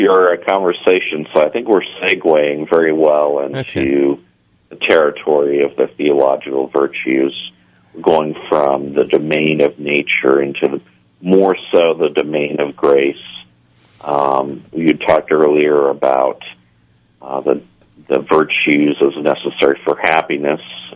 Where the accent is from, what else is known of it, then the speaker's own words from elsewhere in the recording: Massachusetts, United States; I'm actually in Rhode Island, but I'm from Massachusetts.